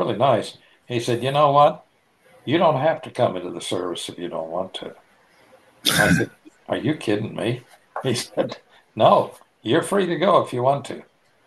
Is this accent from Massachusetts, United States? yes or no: no; Kansas, United States; they sent me to Kansas City, I was from Western Kansas, to be inducted